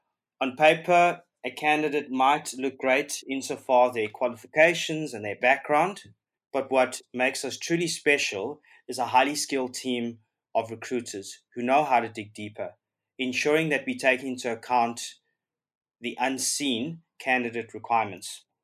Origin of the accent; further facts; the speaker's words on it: Durban, KwaZulu-Natal, South Africa; I grew up on the East Coast in Durban.